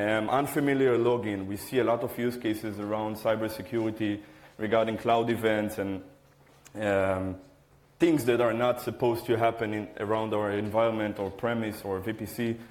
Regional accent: Israel; English is a second language; I'm coming from Israel and Memphis Dev.

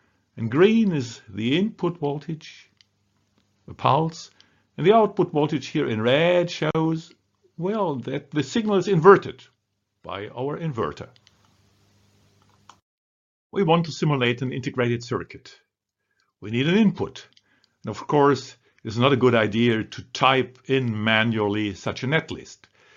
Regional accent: Duisburg, North Rhine-Westphalia, Germany; English is a second language; I am from Duisburg in Germany

